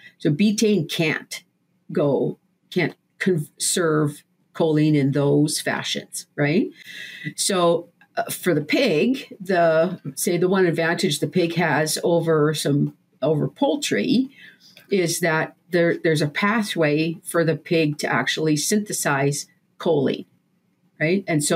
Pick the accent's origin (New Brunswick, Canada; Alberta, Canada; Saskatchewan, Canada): Saskatchewan, Canada; now in United States; So I'm originally from the Prairie Province, Saskatchewan, up in Canada. It's actually very similar to where we live now in South Dakota, except that instead of corn and soybeans, you'll see wheat, barley, and canola for the most part. So it's flat like here.